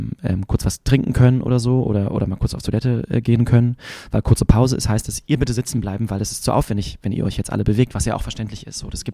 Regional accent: Berlin, Germany; Ich komme aus Berlin. Ich bin in Charlottenburg geboren und dann sind wir nach Spandau gezogen, an den Stadtrand. Als ich sieben

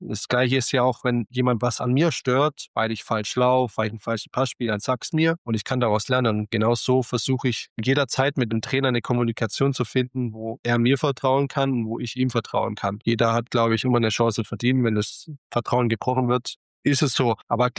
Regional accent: Baden-Württemberg, Germany; Ich bin Schwabe

